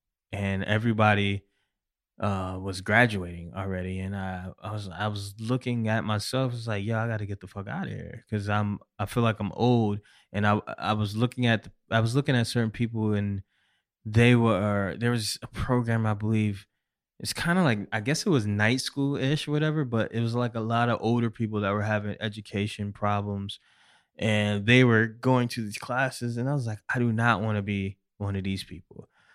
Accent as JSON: {"language": "English", "town": "Syracuse", "region": "New York", "country": "United States", "said": "Shit, I'm originally from Syracuse, New York."}